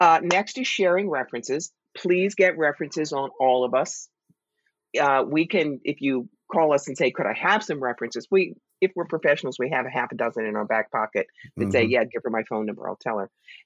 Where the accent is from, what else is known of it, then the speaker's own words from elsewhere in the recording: New York, United States; I come across as the New Yorker that I am.